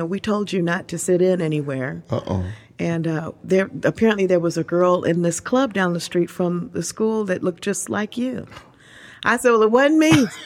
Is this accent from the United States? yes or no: yes; Los Angeles, California, United States; So I went to the owner, and I said, I'm a singer from Los Angeles.